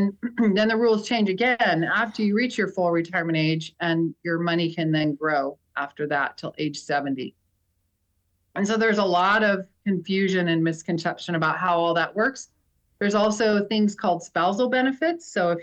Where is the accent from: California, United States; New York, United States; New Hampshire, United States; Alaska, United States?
Alaska, United States; Sitka; Well, Susan Bryles and I teamed up. We're both from Sitka.